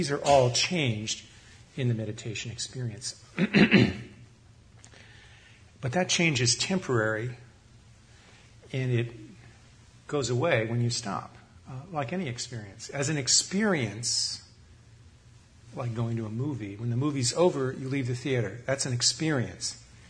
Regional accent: United States; this is America, I'm an American, let's talk about here

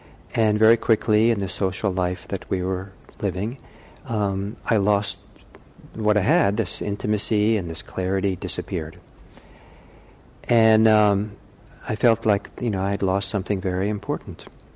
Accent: Norway; English is a second language; But I was living on a small farm in my home country, in rural Norway.

